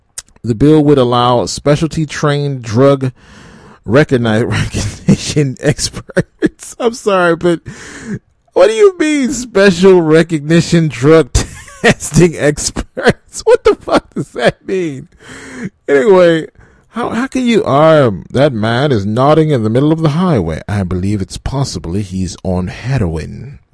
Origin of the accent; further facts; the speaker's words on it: Michigan, United States; So in my home state of Michigan, they decided to create roadside drug testing.